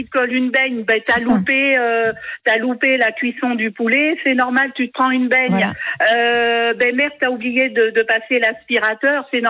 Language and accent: French; Auvergne-Rhône-Alpes, France; je suis en Auvergne, je suis du Cantal.